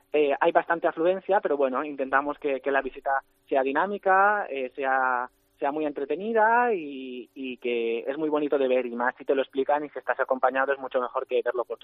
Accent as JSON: {"language": "Spanish", "region": "Balearic Islands", "country": "Spain", "said": "nuestra cultura, nuestra lengua, nuestra identidad como pueblo mallorquín"}